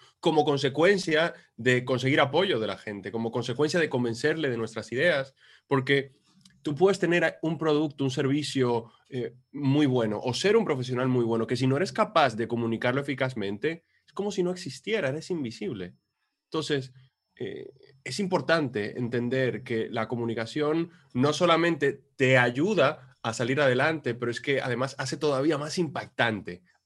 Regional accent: Dominican Republic; moved away as an adult; now in Spain; Yo llegué a España, yo soy dominicano, llegué a España porque mi sueño era montar una aerolínea.

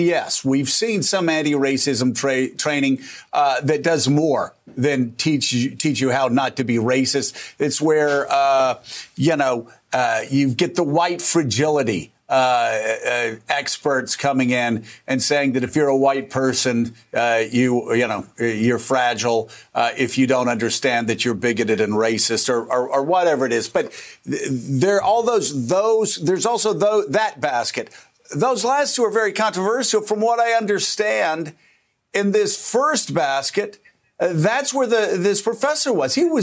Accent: Florida, United States; Because I grew up in Florida schools, high school, went to law school. Same. In Florida.

